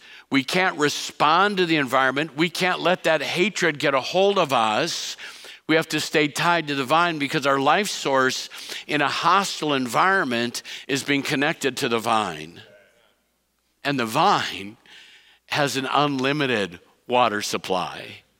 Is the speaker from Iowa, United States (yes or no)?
yes; Iowa, United States; Growing up in Iowa, I loved to watch the crops.